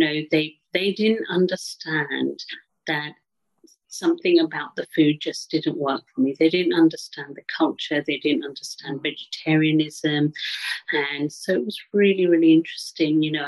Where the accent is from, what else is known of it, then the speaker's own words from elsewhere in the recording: England, United Kingdom; also born or lived in Africa / India; So, you know, I was born in Africa to Indian parents, and although I was born in Africa, spent very little time there. So I was a baby when I left, moved to India, and then ended up in England, and I lived in England. I've grown up in England.